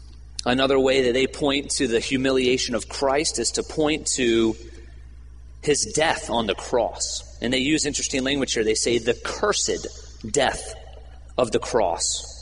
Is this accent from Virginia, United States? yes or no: yes; Virginia Beach, Virginia, United States; I grew up in Virginia Beach. You know, I didn't know, you know, there's not, the area I grew up in, Virginia Beach, there wasn't a lot of homelessness